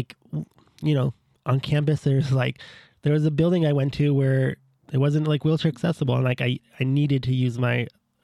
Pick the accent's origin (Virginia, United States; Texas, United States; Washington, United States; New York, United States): Washington, United States; Bellevue; I grew up in Bellevue. I middle class, like white.